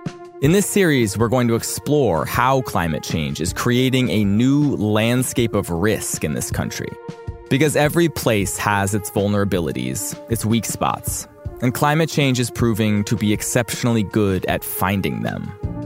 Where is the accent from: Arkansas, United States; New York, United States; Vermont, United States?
Vermont, United States; Montpelier; In reporting this story about my hometown, I talked to people who moved to Montpelier in part because of climate change.